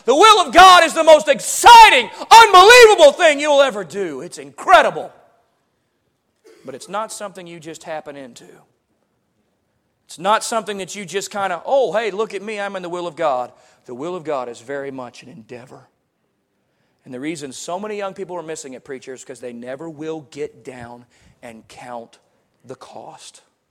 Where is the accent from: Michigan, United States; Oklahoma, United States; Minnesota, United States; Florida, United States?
Florida, United States; Pensacola; also born or lived in Waco, Texas / Indiana / Louisiana / Illinois; I was born in Waco, Texas. I grew up in Pensacola, Florida. I went to college in Indiana. I worked in a church in Louisiana, and now I'm a missionary to the Yankees in Illinois.